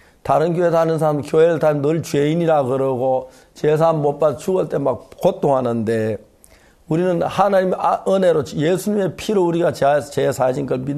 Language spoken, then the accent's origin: Korean; South Korea; 지금은 제가 한국인인데